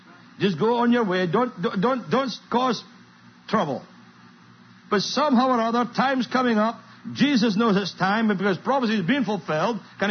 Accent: Scotland, United Kingdom; accent: Scottish; You understand my accent?

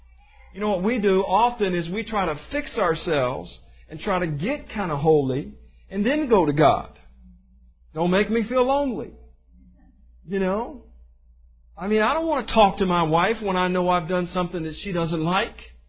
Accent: Virginia, United States; I grew up in Virginia.

